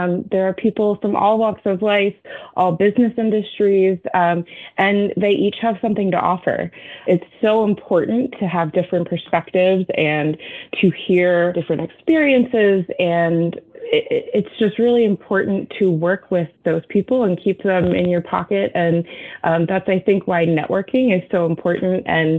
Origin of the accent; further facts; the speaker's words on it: Pennsylvania, United States; also born or lived in Washington, D.C.; So I am born and raised in South Central Pennsylvania, Adams County originally, and I actually still reside in Adams County, but of course went to school in York and very nearby, so in York County.